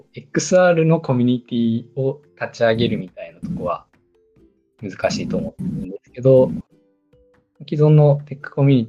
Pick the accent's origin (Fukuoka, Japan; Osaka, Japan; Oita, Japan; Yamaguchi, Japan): Yamaguchi, Japan; 自分も山口出身で